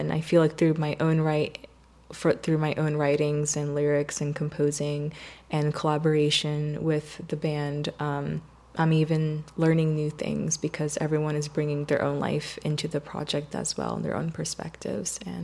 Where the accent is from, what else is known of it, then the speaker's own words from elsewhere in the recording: Puerto Rico; I'm from Puerto Rico, and in Puerto Rico, like our indigenous nation is Taíno, so which is also part of my ancestry and my heritage.